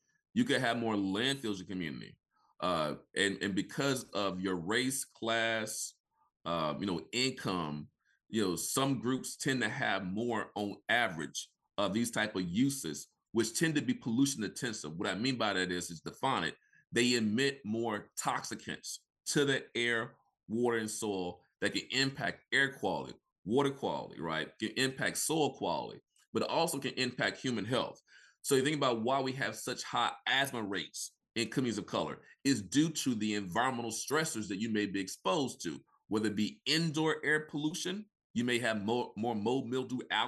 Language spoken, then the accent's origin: English; Mississippi, United States; you know, I'm almost 50. So, you know, growing up in Mississippi, you know, you think about integration, right?